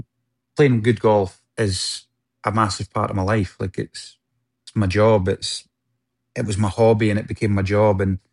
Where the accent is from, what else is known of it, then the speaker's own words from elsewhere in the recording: Scotland, United Kingdom; Like, it's just, I'm Scottish.